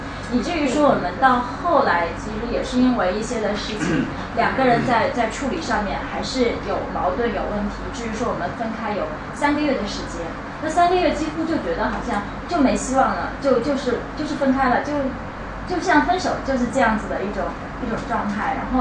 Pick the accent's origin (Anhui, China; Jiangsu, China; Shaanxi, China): Shaanxi, China; Xi'an; now in Shanghai, China; 因为我是西安人，我家不在上海